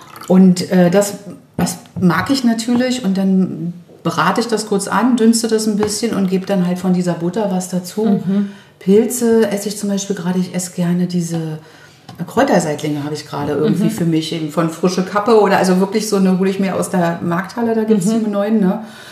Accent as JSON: {"language": "German", "region": "Berlin", "country": "Germany"}